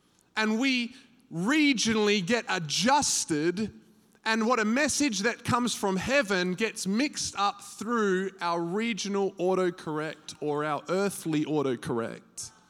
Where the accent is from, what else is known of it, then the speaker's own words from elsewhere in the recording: United States; all those O-U-R words are now O-R's because I'm American.